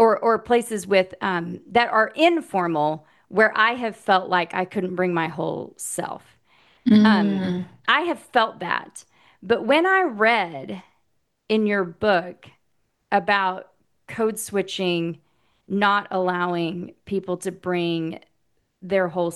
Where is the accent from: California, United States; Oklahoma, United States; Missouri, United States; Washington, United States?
Oklahoma, United States; I grew up in southern Oklahoma.